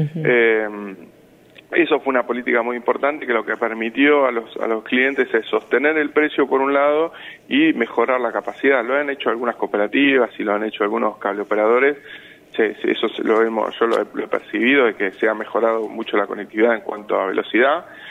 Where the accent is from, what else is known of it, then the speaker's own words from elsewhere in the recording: Argentina; nosotros como argentinos